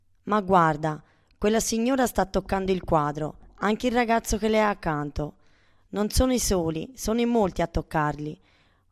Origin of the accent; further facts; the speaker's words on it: Bolzano, Trentino-Alto Adige, Italy; born there; also born or lived in Modena; now in Rome, Italy; Sono a Roma da 4 anni. Ho lavorato molto intensamente a Modena. Sono nata a Bolzano.